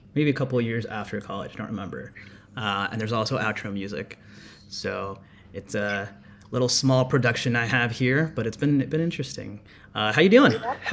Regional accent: Ahwatukee, Arizona, United States; Growing up in Ahwatukee was very interesting. It's also called All White Tukey because the majority of the people there are white, which just is what it is. My parents moved to Chandler shortly after

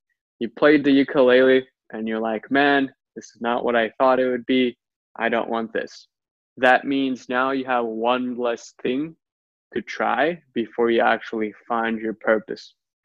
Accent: Turkey; especially where I grew up in Turkey

